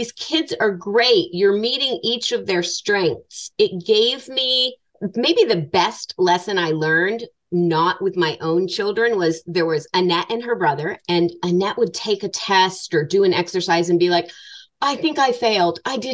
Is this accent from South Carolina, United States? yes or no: no; Manchester, New Hampshire, United States; born there; So first of all, I have to say I was born in Manchester.